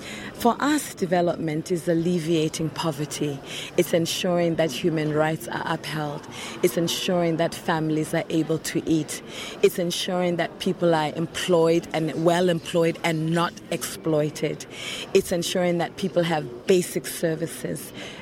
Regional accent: South Africa; I'm from South Africa.

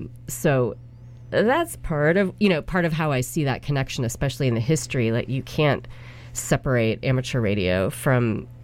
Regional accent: Sunnyvale, California, United States; now in San Francisco, United States; I know, my homeland. I live in San Francisco now, but had a suburban youth in Sunnyvale.

